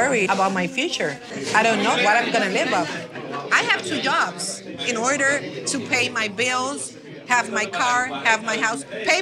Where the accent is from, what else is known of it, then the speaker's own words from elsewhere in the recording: Chicago, Illinois, United States; born there; I was born in Chicago, Illinois.